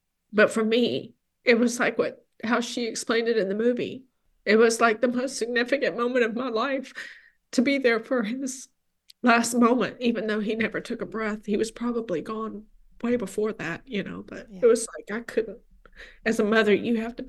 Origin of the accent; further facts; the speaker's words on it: Wisconsin, United States; it was like everybody had to wear red because, you know, we're from Wisconsin, we got to go red.